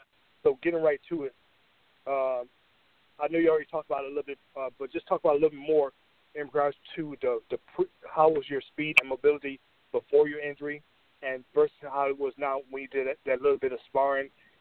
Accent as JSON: {"language": "English", "town": "Saginaw", "region": "Michigan", "country": "United States", "tie": "born or raised there", "said": "Real quick, just I'm originally from Saginaw, born and raised. But definitely I've been around the world with the military and stuff like that and everything."}